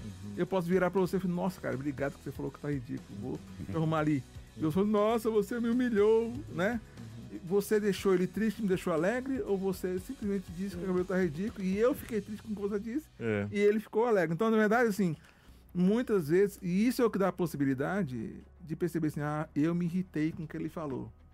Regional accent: Minas Gerais, Brazil; now in Natal, Brazil; Eu sou mineiro.

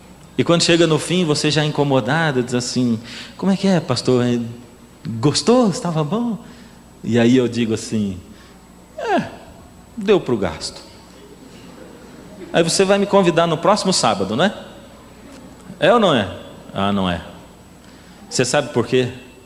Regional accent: São Paulo, Brazil; que a gente diz lá na minha terrinha, no interior de São Paulo

